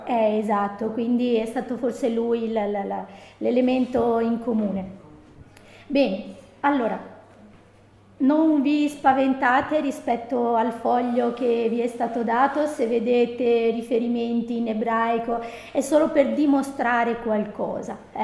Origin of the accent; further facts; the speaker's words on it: Marcon, Veneto, Italy; Io sono originaria di Marcò, provincia di Venezia.